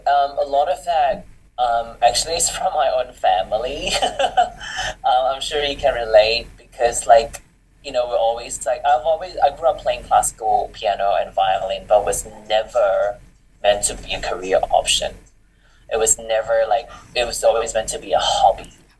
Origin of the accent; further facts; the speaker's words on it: Malaysia; growing up in Malaysia